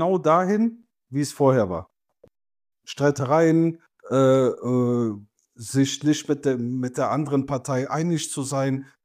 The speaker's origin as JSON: {"language": "German", "country": "Italy", "lives_now": "Germany", "said": "Schade, sage ich als Italiener."}